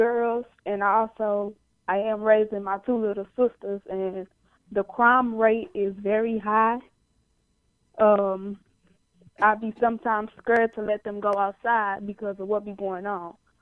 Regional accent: East St. Louis, Illinois, United States; because I was born and raised in East St. Louis, and I'm still here, obviously.

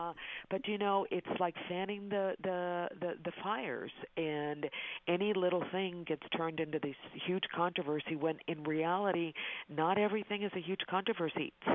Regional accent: Texas, United States; Well, I was raised in Texas

